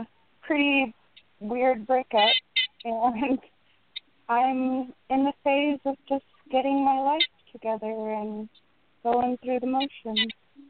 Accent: Las Vegas, Nevada, United States; I'm from Las Vegas, born and raised, so I like my feet exposed

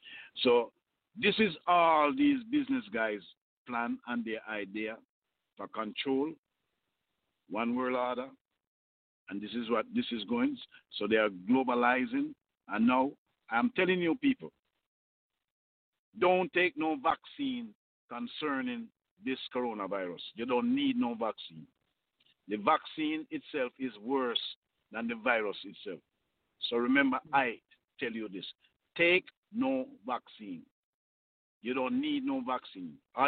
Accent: Jamaica; The next thing that they target us with as a Jamaican, a doctor told me, because of my geographical location, I automatically have cancer.

